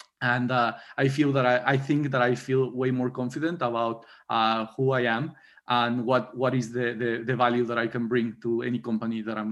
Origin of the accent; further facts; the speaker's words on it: Mexico; moved away as an adult; I was in Mexico, it's not only in Mexico, but I was in my hometown. So I left my hometown when I started university.